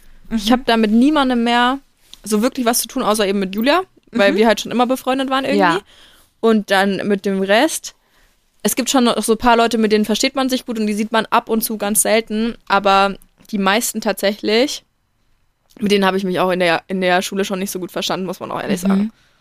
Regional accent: Bavaria, Germany; Also bei uns in Bayern ist es so, du wirst bis zur 10. bist du ganz normal in deiner Klasse oder bist einschließlich.

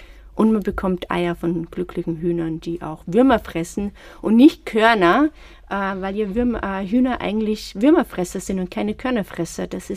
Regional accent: Salzburg, Austria; die Alpenregion, besonders Salzburg, wo ich herkomme, hat einen der höchsten Biobauernanteile in Europa, weil wir eben ein sehr gebirgiges Gelände sind.

